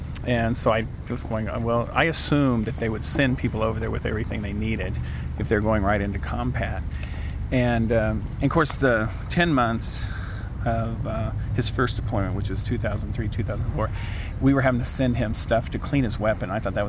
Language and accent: English; California, United States; that since I'm from California, I need to contact the people over there.